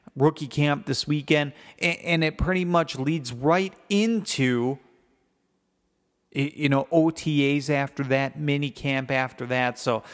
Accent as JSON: {"language": "English", "town": "Crivitz", "region": "Wisconsin", "country": "United States", "tie": "born or raised there", "said": "giving a book talk and signing at the Crivitz Public Library, my hometown, Friday morning, heading over to Crivitz High School, my alma mater"}